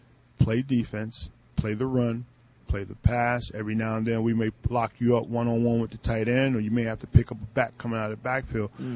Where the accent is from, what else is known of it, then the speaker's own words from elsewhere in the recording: New Jersey, United States; Well, one, growing up in New Jersey.